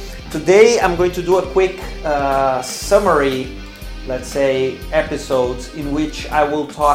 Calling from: Porto Alegre, Rio Grande do Sul, Brazil; English is a second language

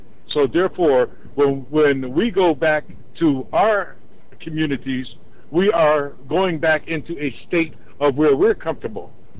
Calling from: Florida, United States; I'm calling from Florida.

